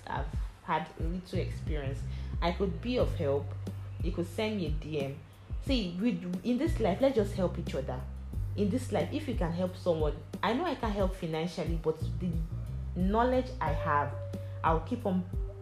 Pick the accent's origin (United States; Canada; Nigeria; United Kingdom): Nigeria; The first on my list as a Nigerian is NYSC, guys.